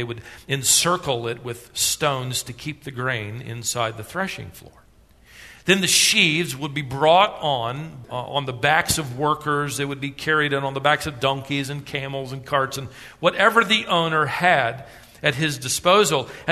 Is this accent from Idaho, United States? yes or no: no; Worthington, Minnesota, United States; born there; every summer we would travel back to Minnesota. I was born in Worthington